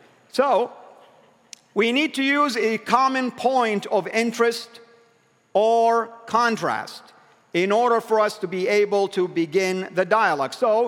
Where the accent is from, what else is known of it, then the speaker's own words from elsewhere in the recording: Saudi Arabia; And yet, people also thought, because I am from Saudi, that I own an oil field.